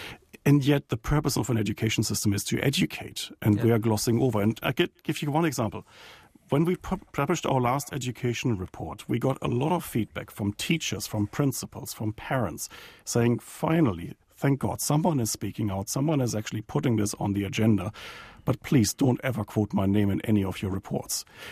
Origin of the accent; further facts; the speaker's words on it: Germany; now in New Zealand; perhaps my cultural background. I come from Germany. We love talking politics.